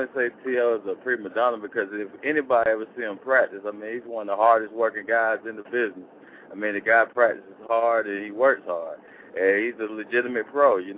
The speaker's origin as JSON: {"language": "English", "town": "Atlanta", "region": "Georgia", "country": "United States", "said": "I'm originally from Atlanta, and to be playing Atlanta to go to the Super Bowl, I mean, that was really exciting for me"}